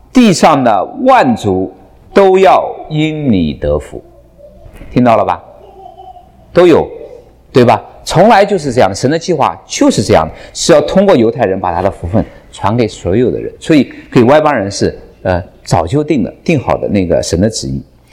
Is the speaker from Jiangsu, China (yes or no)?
yes; Jiangsu, China; 比如说我们江苏人跟四川人有差别